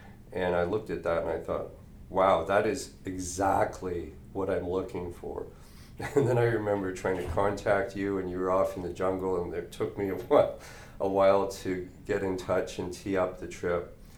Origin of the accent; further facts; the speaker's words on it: Toronto, Ontario, Canada; I'm originally from Toronto